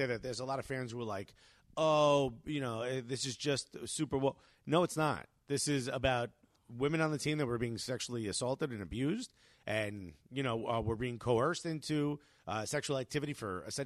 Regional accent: United States; Bro, we don't stop being American out here, bro.

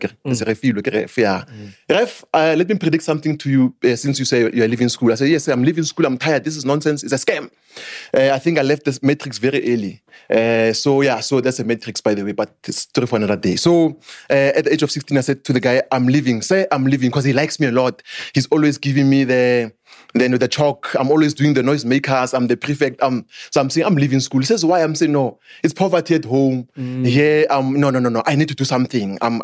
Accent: Midlands, Zimbabwe; I'm from Dofaya, Midlands, same hood with Ntlantalax.

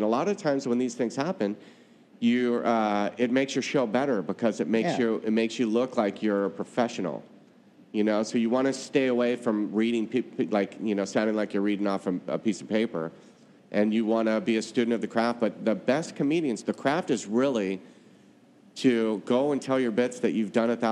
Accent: California, United States; The San Francisco Bay Area.

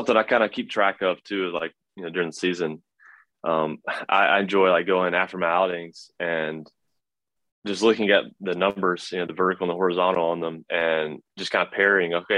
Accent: the South, United States; growing up in the South and the Braves country

